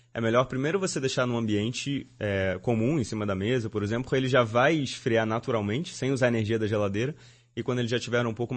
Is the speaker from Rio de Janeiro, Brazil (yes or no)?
yes; Rio de Janeiro, Brazil; Sou do Rio.